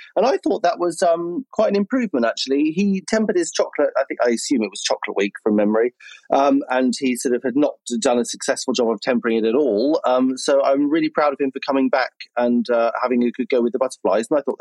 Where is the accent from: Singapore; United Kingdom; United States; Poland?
United Kingdom; We're British, darling.